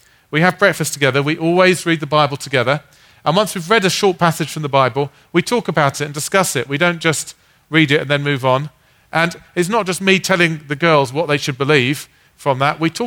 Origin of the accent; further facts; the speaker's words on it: United Kingdom; now in United States; This is something I've noticed as a Brit coming to America.